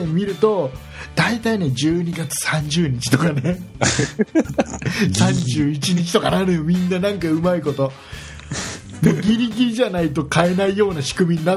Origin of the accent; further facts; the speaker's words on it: Kisarazu, Chiba, Japan; うちはほら、あの関東ですから、 うん、 まあ、関東っても千葉県の木更津出身なんで